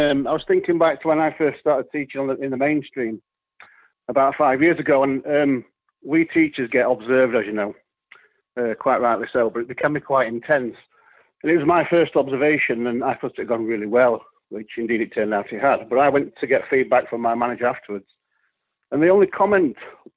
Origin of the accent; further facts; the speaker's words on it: Yorkshire and the Humber, United Kingdom; I'm a Yorkshire man. We speak in our native accents, as you do yourself.